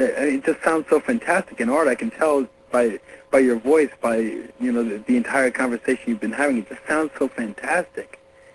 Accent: Huntington, New York, United States; moved away as an adult; You know, I'm from Suffolk County. I'm from Huntington.

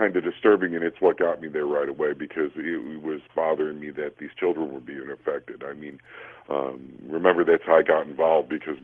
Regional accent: Washington, Missouri, United States; And since I grew up partially in Washington, Missouri, that's how it happened.

